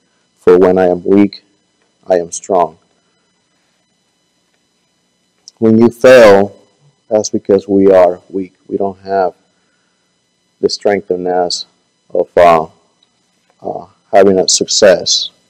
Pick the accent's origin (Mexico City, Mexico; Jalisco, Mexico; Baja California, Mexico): Baja California, Mexico; also born or lived in Washington, United States; and I'm from Baja, California, Mexico, so we're surrounded by water and the beach